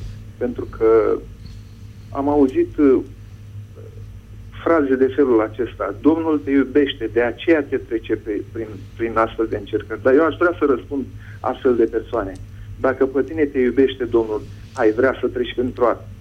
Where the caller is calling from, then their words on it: France; vă sunt din Franța.